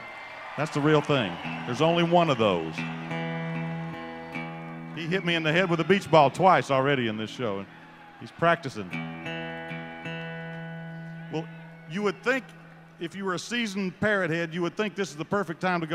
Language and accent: English; Mississippi, United States; I struggled to learn when I was a boy growing up in Mississippi.